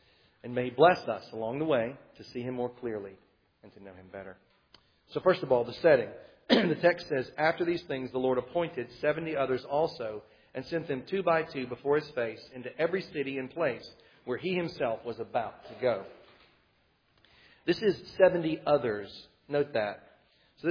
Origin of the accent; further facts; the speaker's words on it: Tennessee, United States; I'm from Tennessee, so I've got to double check my math.